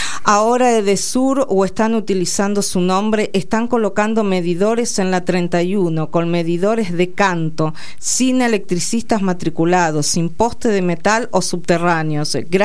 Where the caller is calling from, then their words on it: San Nicolás, Buenos Aires Province, Argentina; de San Nicolás.